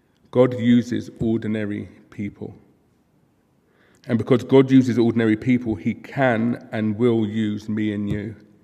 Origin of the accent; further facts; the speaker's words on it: London, United Kingdom; it was comparatively quite normal growing up in South London, where we were from back in the mid-90s